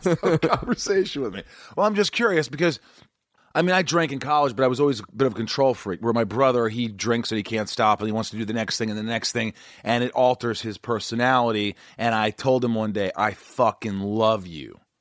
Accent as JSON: {"language": "English", "country": "United States", "said": "I'm only here for a short time. I'm an American."}